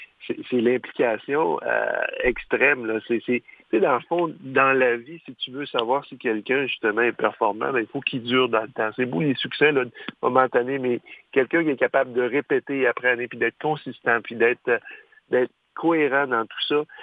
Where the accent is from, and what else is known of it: Quebec, Canada; born or raised there